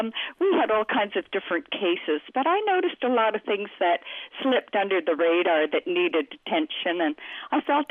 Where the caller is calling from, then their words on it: Vancouver, British Columbia, Canada; Beautiful Vancouver, British Columbia. And actually, I'm overlooking the water.